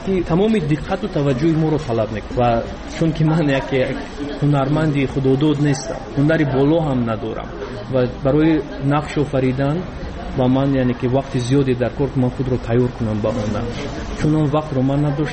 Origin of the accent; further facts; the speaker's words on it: Tajikistan; moved away; چون که در بیرون از مرز تاجیکستان موسیقی ما رو نزدیکتر میکنند با وطنمون